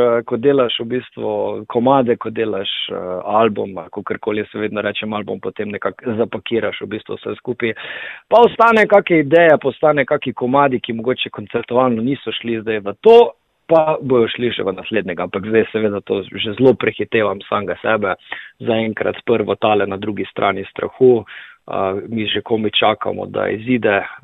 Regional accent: Celje, Savinja, Slovenia; jaz nisem točno iz teh koncev, ker sem Štajerc in iz Celja, to je v bistvu tam grad blizu Unca.

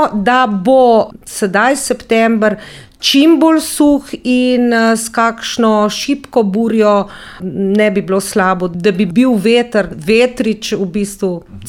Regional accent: Slovenian Littoral, Slovenia; no zdaj smo pa Primorci, bom rekla, s našimi 6300 hektari vinogradov največji.

